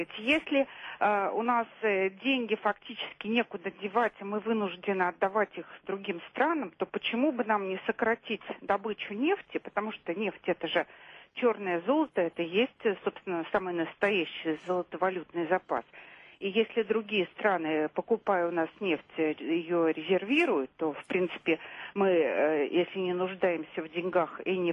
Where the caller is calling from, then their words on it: Moscow, Russia; Здравствуйте, я звоню из Москвы.